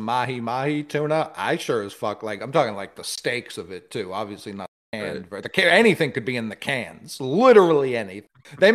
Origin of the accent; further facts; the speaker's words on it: Harlem, New York, United States; I'm from Harlem.